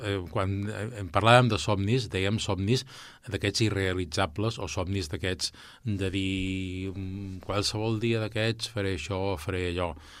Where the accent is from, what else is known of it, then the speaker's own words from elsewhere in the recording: Barcelona, Catalonia, Spain; born there; jo vaig néixer a Barcelona i m'he casat aquí a Castellà amb la Concepció Costa.